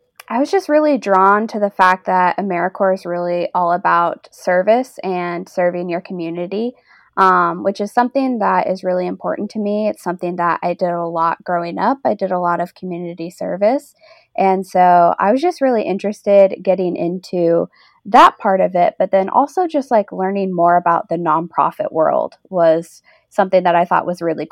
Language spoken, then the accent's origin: English; Burlington, Kansas, United States; now in Lawrence, United States; I'm originally from Burlington, Kansas, a small town in Kansas, and I did my undergraduate degree at the University of Kansas, and so I live in Lawrence now.